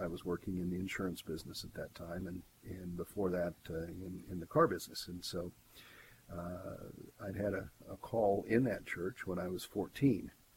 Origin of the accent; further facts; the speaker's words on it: Dodge City, Kansas, United States; I grew up in Dodge City, was a member of the United Methodist Church there